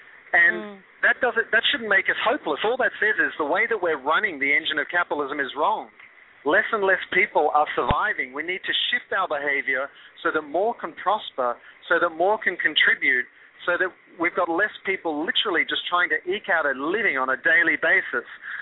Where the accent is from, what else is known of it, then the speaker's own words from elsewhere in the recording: Australia; moved away as an adult; now in United States; being Australian and then working in London for a long time, working on European clients, and now 12 years in the States. And my mother's Hungarian, my father's Australian, my wife is Egyptian, and my daughters are American.